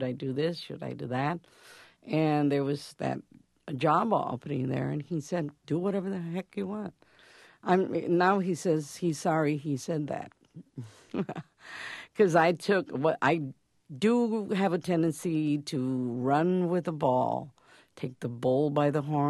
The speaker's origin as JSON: {"language": "English", "town": "El Paso", "region": "Texas", "country": "United States", "tie": "born or raised there", "said": "I was born and raised in Texas, in El Paso, Texas. It's a border town."}